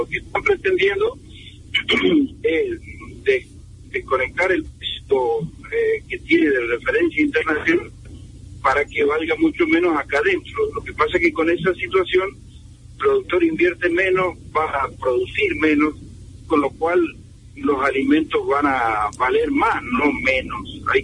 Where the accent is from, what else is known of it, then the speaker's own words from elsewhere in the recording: Argentina; los propios somos todos los argentinos